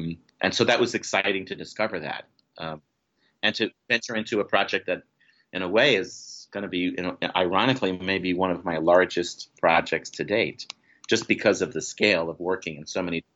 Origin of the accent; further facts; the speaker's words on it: Paris, Île-de-France, France; first language French; English is a second language; I grew up in Paris, France. My father was in the government, and I grew up in Paris, and I've never done any work in Paris.